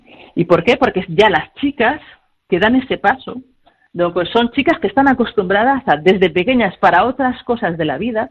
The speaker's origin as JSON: {"language": "Spanish", "country": "Spain", "lives_now": "France"}